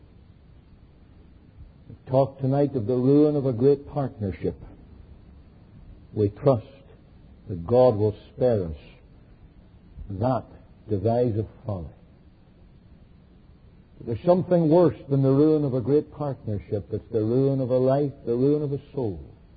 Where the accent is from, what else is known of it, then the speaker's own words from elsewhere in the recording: Northern Ireland, United Kingdom; I'm from a Northern Irish background. In fact, I'm not just from a Northern Irish background. I'm Northern Irish 100% of the way.